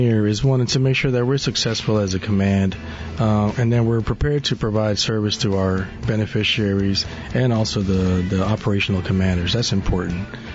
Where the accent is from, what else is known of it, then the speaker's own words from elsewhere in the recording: Dallas, Texas, United States; All right, well, I grew up in Dallas, Texas, and I've been married, three kids.